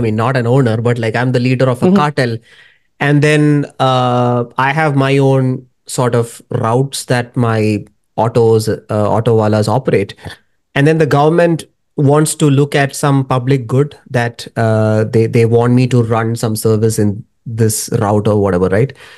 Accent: Kerala, India; English is a second language; So I'm from Kerala, and the funny thing about Kerala is there is almost no system of shared auto.

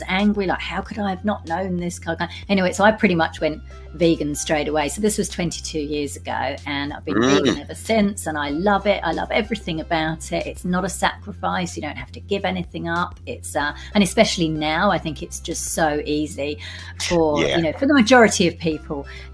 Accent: London, United Kingdom; I come from a working class family in the UK. I was actually born in the East End of London, so I'm technically a Cockney, but I grew up in Southeast London, just outside Southeast London.

